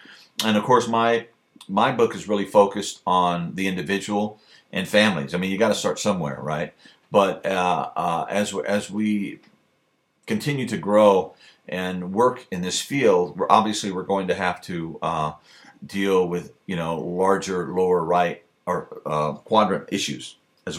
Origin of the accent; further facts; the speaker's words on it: Mexico; And I grew up in Mexico, so I've seen a lot of Mayan ruins, a lot of ruins in general.